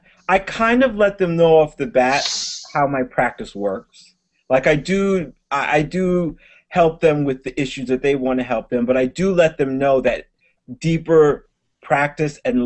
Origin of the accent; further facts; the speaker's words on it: New York, United States; We were born and raised on Long Island, and then my parents moved down to Florida, and Elliot and the rest of my family went with them, and I stayed up here with my younger brother.